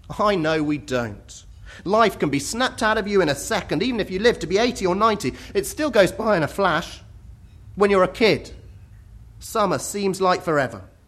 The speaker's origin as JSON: {"language": "English", "country": "United Kingdom", "said": "And we're all being asked, as the British public, to vote for the party that we most want to be in charge of this country."}